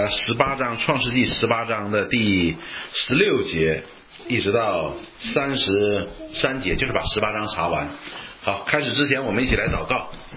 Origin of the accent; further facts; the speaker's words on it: China; 我们中国人也有这个习惯